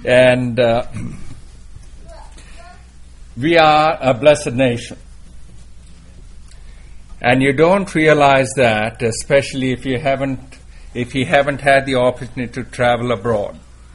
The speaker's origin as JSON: {"language": "English", "country": "India", "tie": "born or raised there", "said": "growing up in India, that was one of those, last one is rotten egg"}